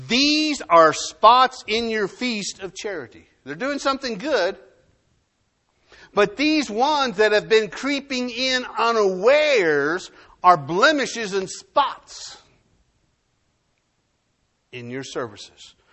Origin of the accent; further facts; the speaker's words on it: Del Rio, Texas, United States; I told them I was from Del Rio.